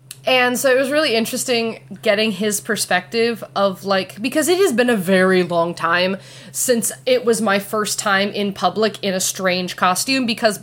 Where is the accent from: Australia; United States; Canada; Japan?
Canada; no, I'm Canadian